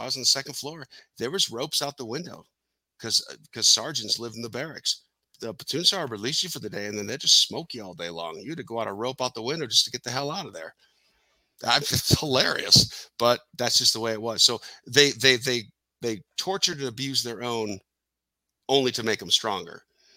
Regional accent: Detroit, Michigan, United States; I'm from Detroit, and I will drive nothing but a Toyota because those things are unstoppable.

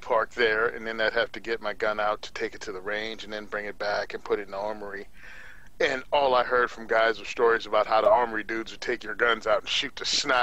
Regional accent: Virginia, United States; I was born and raised in the South. I'm from Southwest Virginia. Grew up there whole life, farming community, tobacco farm.

